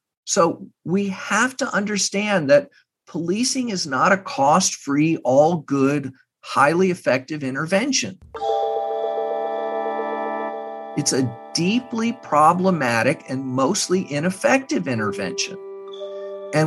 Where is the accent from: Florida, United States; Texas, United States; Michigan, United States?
Texas, United States; I'm from Texas. I have family not far from Uvalde.